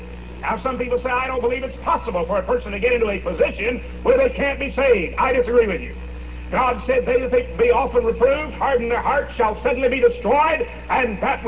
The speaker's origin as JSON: {"language": "English", "region": "Texas", "country": "United States"}